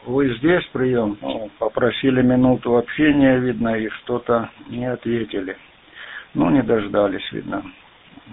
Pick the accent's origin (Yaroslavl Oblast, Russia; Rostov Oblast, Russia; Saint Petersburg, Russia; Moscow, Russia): Rostov Oblast, Russia; Donetsk; also born or lived in Novocherkassk; Я родился, правда, в Новочеркасске. Ну, а переехали сюда в 58-м году. Станица Гундаровская, такая есть казачья станица Гундаровская. Ну, это рядом, тут 7 километров от города. Сейчас уже это город Донецк